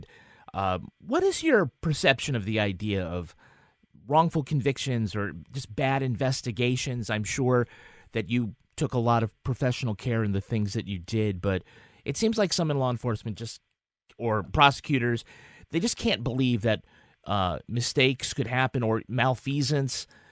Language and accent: English; New Hampshire, United States; I ask because, of course, I'm from New Hampshire, and I know some